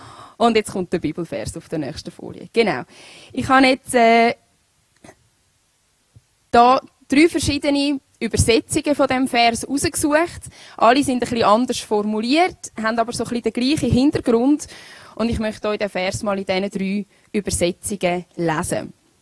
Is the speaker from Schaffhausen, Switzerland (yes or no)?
no; Winterthur, Zurich, Switzerland; now in Scherz, Switzerland; Ich bin eigentlich ursprünglich auch aus Winterthur, wohne im Moment leider im Aargau.